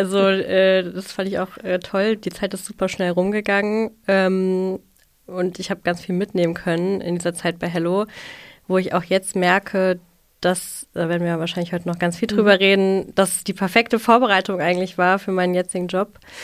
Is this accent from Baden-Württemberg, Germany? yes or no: no; Wiesbaden, Hesse, Germany; Eine total schöne Altbauwohnung hier im tollen Wiesbaden, in meiner Heimat auch.